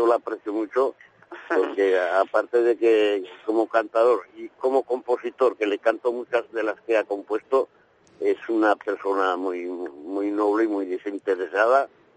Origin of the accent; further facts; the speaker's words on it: Calanda, Aragon, Spain; now in Barcelona, Spain; para mí es mi pueblo, para mí. Es Calanda, pero a Calandá.